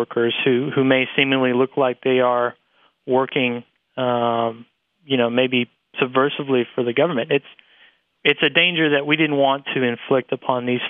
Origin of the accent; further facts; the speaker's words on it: Texas, United States; All right, well, I'm from Texas. I like my country music, and I like all kinds of music.